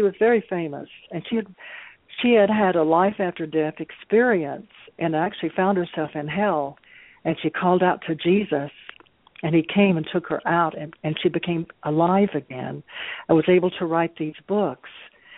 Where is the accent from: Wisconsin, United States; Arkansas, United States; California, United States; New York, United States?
Arkansas, United States; Conway; I was born in Conway, Arkansas, and with wonderful parents. And also, I had a brother, and I was in a senior play in high school in my senior year in Arkansas